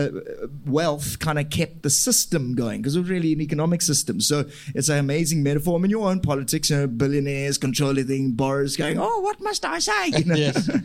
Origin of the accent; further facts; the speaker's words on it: South Africa; So I'm a white South African and I'm a ventriloquist.